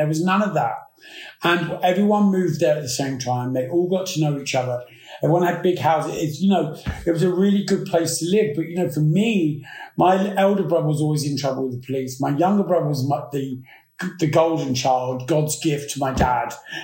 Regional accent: Battersea, London, United Kingdom; also born or lived in Pimlico / Wandsworth; growing up on Dunstan Road, as it was is the name of it, on the Wycliffe Estate in Battersea, you know, I was born in Pimlico, and we moved over to Wandsworth, and then we moved from there.

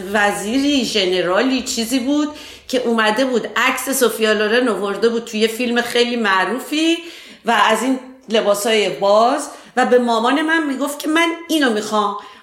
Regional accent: Iran; ما همه تحت تأثیر همچین جوی در ایران بزرگ شدیم.

